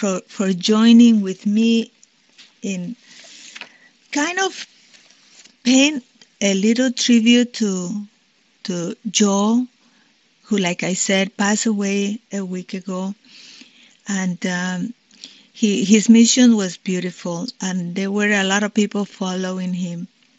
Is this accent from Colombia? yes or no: yes; Colombia; moved away as an adult; now in United States; I was born in Colombia and I was raised there. I went to college down there.